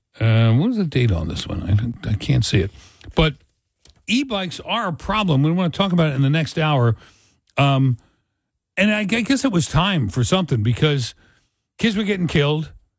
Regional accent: Philadelphia, Pennsylvania, United States; When I was growing up in South Philly, there was a place down the street from my grandmother's called New York Bakery.

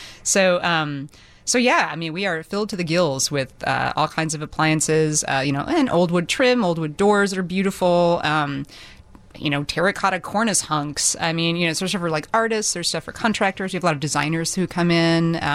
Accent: Illinois, United States; I'm from the suburbs here. I've been in Chicago for over 20 years, Chicago proper

